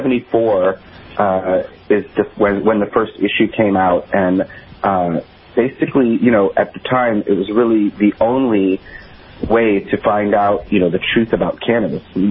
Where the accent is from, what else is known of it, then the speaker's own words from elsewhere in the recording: Boston, Massachusetts, United States; now in New York, United States; I'm actually from New England. I'm from the Boston area, grew up in the area, and now living in New York, you know, for the last 25 years or so.